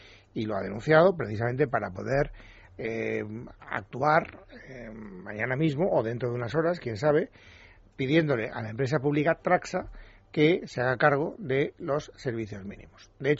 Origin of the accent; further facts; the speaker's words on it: Madrid, Community of Madrid, Spain; Los que somos de Madrid